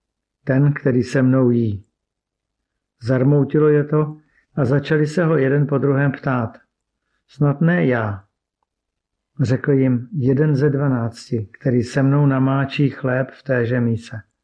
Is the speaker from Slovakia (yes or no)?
no; Zlín, Zlín Region, Czechia; Pocházím ze Zlína. V Krista jsem uvěřil v 16 letech.